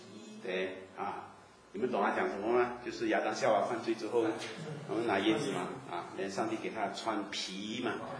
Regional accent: China; 我们中国人吃蛇根就有根据了嘛，对不对？

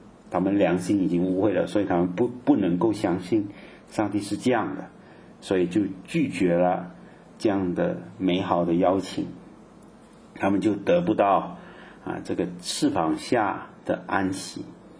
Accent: Malaysia; 好像我马来西亚人就很怕

